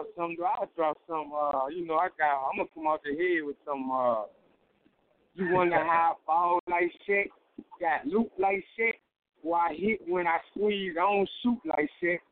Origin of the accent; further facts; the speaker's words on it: Mississippi, United States; now in Atlanta, United States; I'm from Wyandotte, Mississippi. Get a line, Mississippi. Right now, you know, tuned in out here in Atlanta, though.